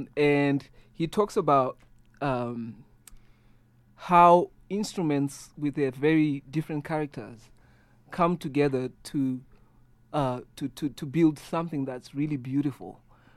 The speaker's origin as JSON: {"language": "English", "region": "Harare", "country": "Zimbabwe", "tie": "born or raised there", "lives_now": "Colorado, United States", "said": "Born and bred in Zimbabwe, yes. Harare."}